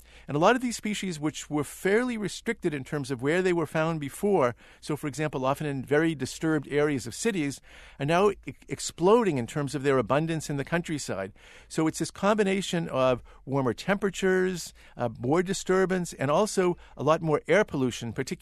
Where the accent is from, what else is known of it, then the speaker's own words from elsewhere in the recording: Boston, Massachusetts, United States; So when I was growing up in New England, in the Boston area, I used to think that we had the most wonderful climate